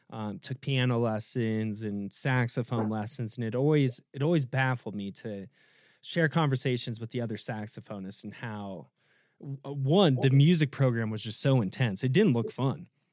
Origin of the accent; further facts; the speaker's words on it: Iowa, United States; Cause I'm originally from Iowa. So Iowa and the University of Maryland, they played each other.